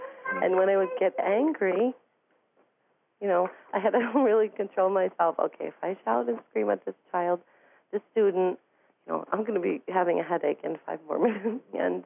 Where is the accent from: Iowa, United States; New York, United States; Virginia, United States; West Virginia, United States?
New York, United States; Syracuse; now in Chicago, United States; I'm originally from Syracuse, New York, currently living in Chicago.